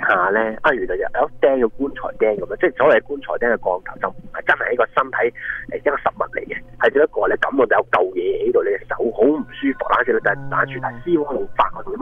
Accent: China; 即系我哋中国人讲嘅嘢，无福消受。

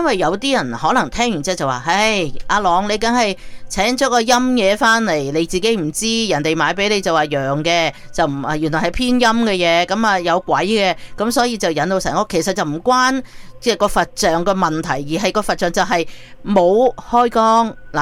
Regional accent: China; 我哋講翻自己中國啦。我哋中國人好興請啲咩土地啊

